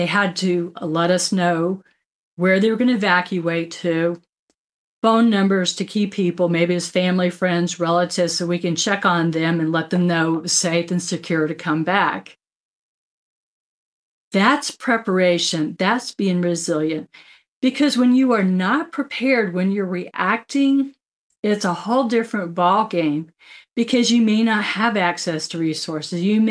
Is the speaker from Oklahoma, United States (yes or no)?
no; Florida, United States; growing up in Florida and working, being stationed in the Black Hills of South Dakota is pretty cool.